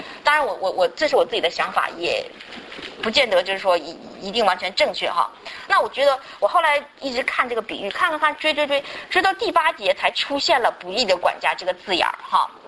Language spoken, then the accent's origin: Chinese; Northeast China, China; accent: Northeastern; 我们中国人我们东北话叫手不紧